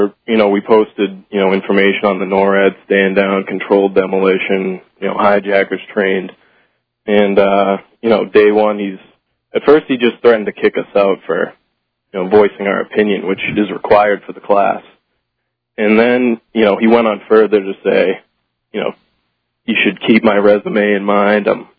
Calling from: Massachusetts, United States; Massachusetts.

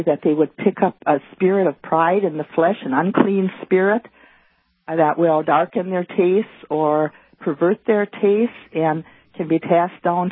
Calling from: Virginia, Minnesota, United States; From Virginia, Minnesota.

